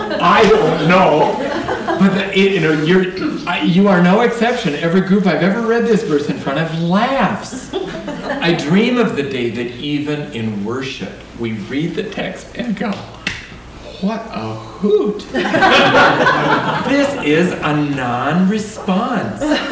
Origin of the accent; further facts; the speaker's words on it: South Dakota, United States; Anybody who grew up in South Dakota, I grew up in South Dakota